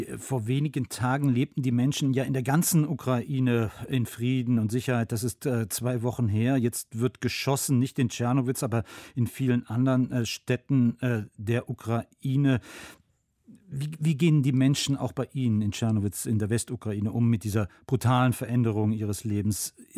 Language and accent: German; Germany; Bei uns in Deutschland heißt das Hamsterkäufe.